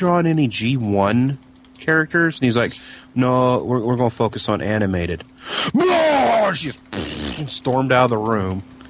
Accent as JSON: {"language": "English", "region": "Georgia", "country": "United States", "said": "That's it. I'm from Georgia, forgive me."}